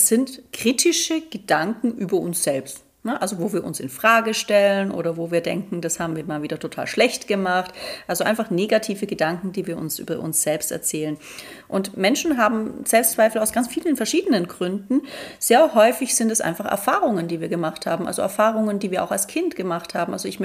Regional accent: Baden-Württemberg, Germany; Ich komme ja aus Süddeutschland, also aus dem Schwabenland.

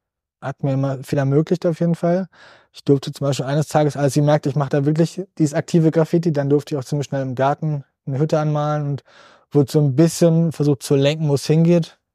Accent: Bielefeld, North Rhine-Westphalia, Germany; ich bin ein Bielefelder

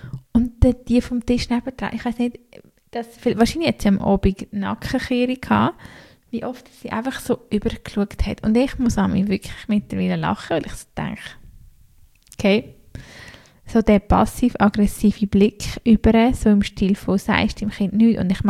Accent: Switzerland; Und ich finde, eben gerade bei uns in der Schweiz, das ist einfach vor allem das Krasse

